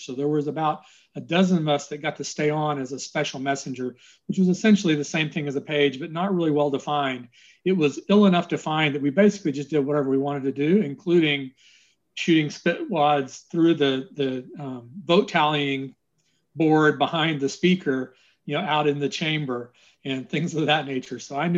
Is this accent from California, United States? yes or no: no; Austin, Texas, United States; And I'm not quite a native Austinite. I was born in Dallas. But I've been here since first grade.